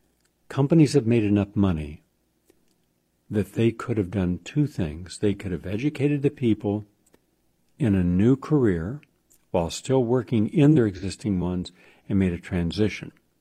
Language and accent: English; Parkersburg, West Virginia, United States; also born or lived in Wheeling / Weirton; I come from West Virginia. I grew up there, Parkersburg, lived in Wheeling, Weirton, West Virginia.